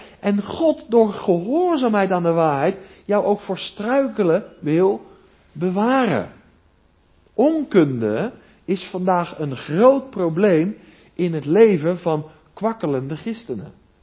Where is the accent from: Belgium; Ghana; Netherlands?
Netherlands; South Holland; ik kom uit het Westland, glastuinbouw